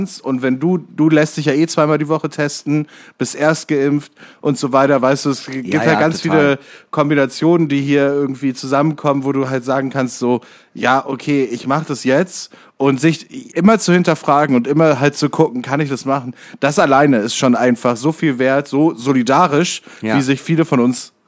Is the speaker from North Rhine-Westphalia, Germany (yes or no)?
no; Reutlingen, Baden-Württemberg, Germany; Ich komme aus Reutlingen.